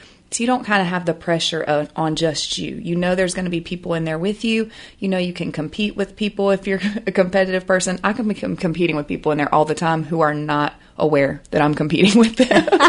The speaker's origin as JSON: {"language": "English", "town": "Atlanta", "region": "Georgia", "country": "United States", "said": "I'm from Atlanta."}